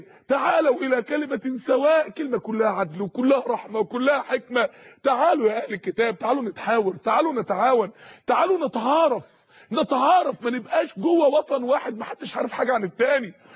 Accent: Egypt; يا جماعة انت مصري وانا مصري، دي بلدي ودي بلدك، دي بلدنا احنا الاثنين

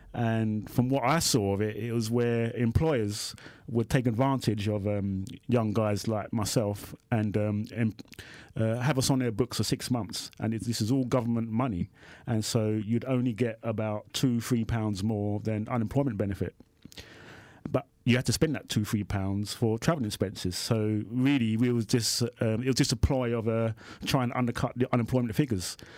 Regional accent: South East England, United Kingdom; Yes, I was born in Brixton, but because of family problems, I found myself in a children's home in the Surrey countryside.

